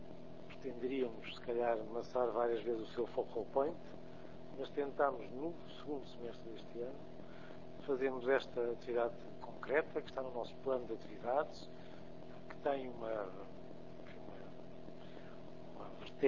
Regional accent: Portugal; enquanto português e até enquanto europeu

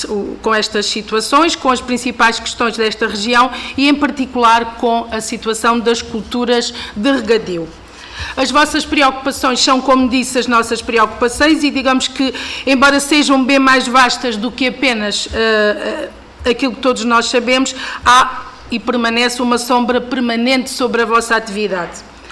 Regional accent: Alcácer do Sal, Setúbal, Portugal; que é também a minha região, sou de Alcácer do Sal.

